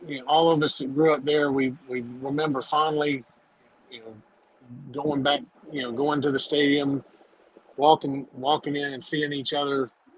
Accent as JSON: {"language": "English", "town": "Greenville", "country": "United States", "tie": "born or raised there", "said": "some of my fondest memories of growing up in Greenville were spent around RV and around that baseball team."}